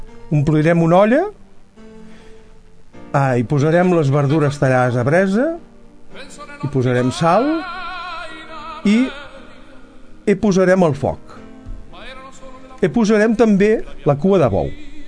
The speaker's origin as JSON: {"language": "Catalan", "town": "Valls", "region": "Catalonia", "country": "Spain", "said": "Valls és el meu poble i també em puc ser crític."}